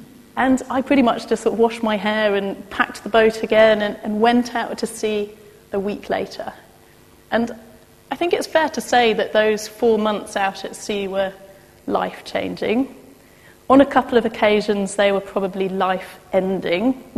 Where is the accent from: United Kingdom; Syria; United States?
United Kingdom; East Midlands; Because I grew up in Rutland